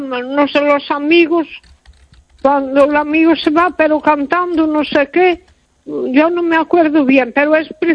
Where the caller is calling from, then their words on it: A Coruña, Galicia, Spain; de Coruña, sí.